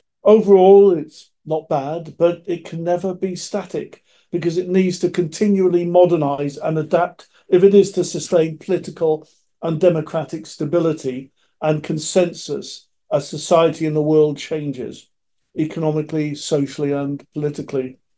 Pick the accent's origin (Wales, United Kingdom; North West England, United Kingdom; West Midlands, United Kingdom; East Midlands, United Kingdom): Wales, United Kingdom; as a Welsh Labour member for 52 years now, I'm proud of the reforms achieved since the 1970s.